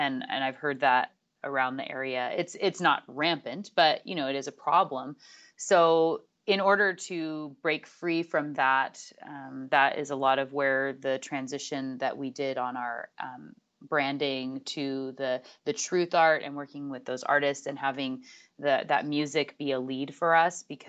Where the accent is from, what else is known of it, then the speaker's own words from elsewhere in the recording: Alaska, United States; born there; Yes, I was born in Alaska, but not on the reservation.